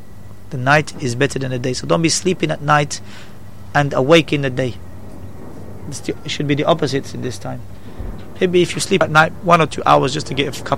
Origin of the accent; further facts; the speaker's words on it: Morocco; where are you from? I said, Morocco, originally.